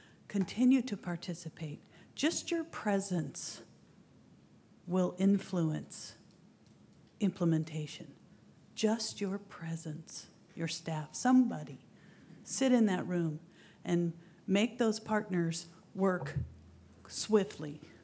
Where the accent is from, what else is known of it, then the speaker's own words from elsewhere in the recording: Los Osos, California, United States; from Los Osos, and I've lived there since 1971.